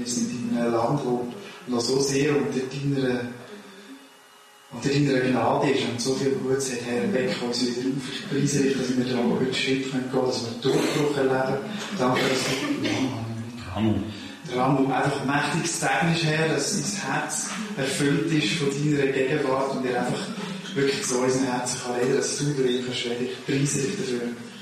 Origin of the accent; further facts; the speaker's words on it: Switzerland; dass wir gerade als Schweizer